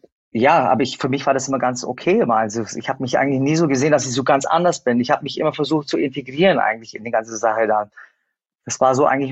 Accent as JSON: {"language": "German", "country": "Germany", "tie": "born there", "said": "Ich bin in Deutschland geboren"}